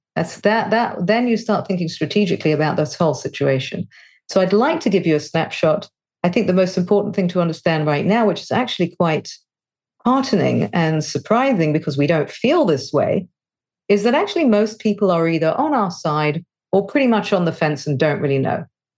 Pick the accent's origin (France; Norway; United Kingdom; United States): United Kingdom; England; now in Israel; I'm originally from England. I don't live in England, and I live in Israel